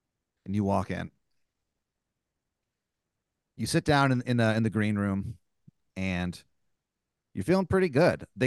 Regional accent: Dupo, Illinois, United States; you just start talking about growing up in Dupo and like stuff like

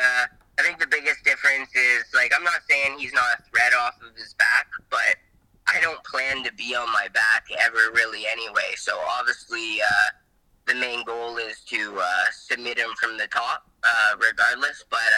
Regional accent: Oshawa, Ontario, Canada; I'm from the dirty Schwa, so you know, it was extra special for me. I might have been born in Lindsay, but I grew up in Oshawa

